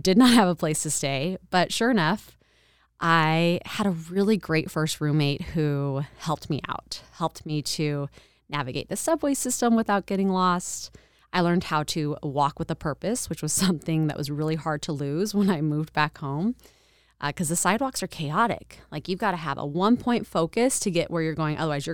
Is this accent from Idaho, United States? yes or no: yes; Boise, Idaho, United States; I'm from Boise originally. I was going to Boise State studying journalism.